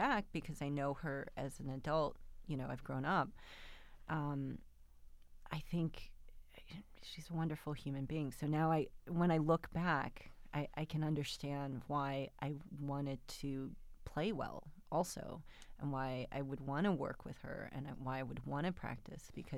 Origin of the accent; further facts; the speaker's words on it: Glen Ellyn, Illinois, United States; also born or lived in Hinsdale; I was born in Hinsdale but raised in Glen Ellen